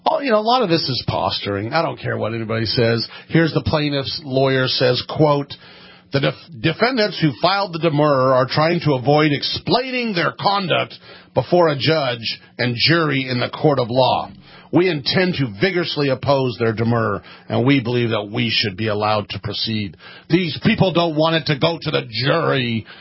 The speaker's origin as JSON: {"language": "English", "town": "Penryn", "region": "California", "country": "United States", "tie": "born or raised there", "said": "I grew up in Penryn, California, so that's the problem of 600 population"}